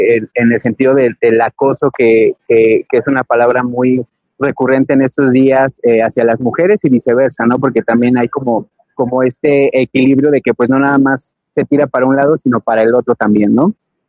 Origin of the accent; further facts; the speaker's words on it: Mexico; hasta nuestros días sigue siendo un referente y un archivo cultural de nosotros como mexicanos